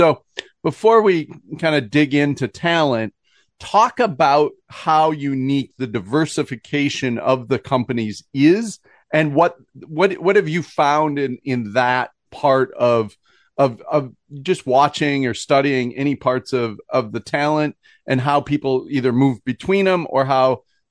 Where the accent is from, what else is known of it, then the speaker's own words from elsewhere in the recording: Minnesota, United States; And I am from Minnesota, but I went away and then I came back. And when I came back, I realized how good it was here. But I didn't know how good it was here when I grew up here.